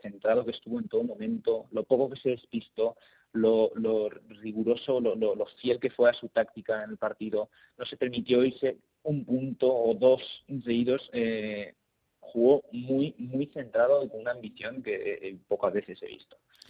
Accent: Madrid, Community of Madrid, Spain; yo que soy más madrileño que el cocido

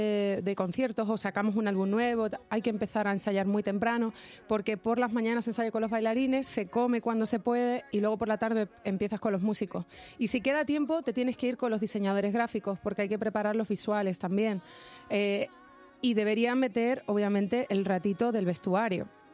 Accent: Extremadura, Spain; Quiero volver a mi tierra, Extremadura, también con mi público.

